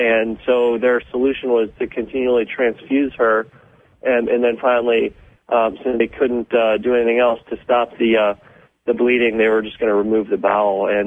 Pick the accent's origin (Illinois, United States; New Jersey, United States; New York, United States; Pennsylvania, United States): Pennsylvania, United States; Sweet Valley; I was raised on a self-sustaining farm in rural Appalachia, Sweet Valley, Pennsylvania, to be exact, and like most Appalachian peoples, I'm of mixed heritage, Scots-Irish, Anishinaabe or Native